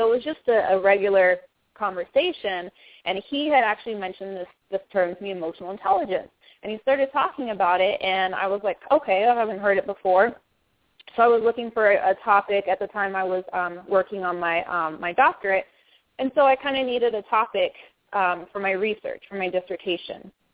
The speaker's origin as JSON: {"language": "English", "region": "England", "country": "United Kingdom", "tie": "born or raised there", "also_born_or_lived": "Germany / Phoenix, United States", "moved": "yes", "lives_now": "Atlanta, United States", "said": "But I was born and raised overseas in England and Germany, moved to the U.S. in 94, moved to Phoenix, Arizona, where I stayed for 17 years, went to high school out there, went to college to get my undergrad at Arizona State"}